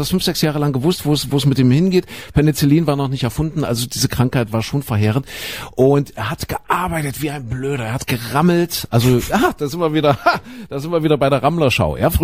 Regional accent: Saxony-Anhalt, Germany; Nee, das ist Sachsen-Anhalt, meine Heimat.

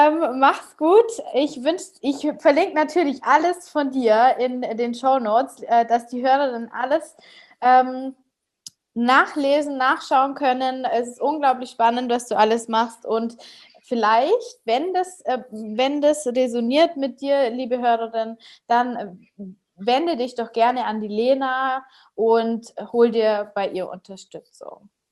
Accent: Munich, Bavaria, Germany; Bei uns in München sagt man immer Stau auf dem mittleren Ring

